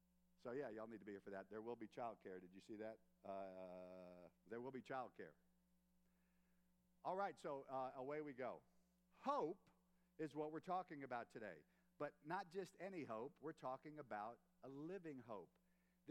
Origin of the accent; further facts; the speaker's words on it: United States; I think it's great to forget I'm American.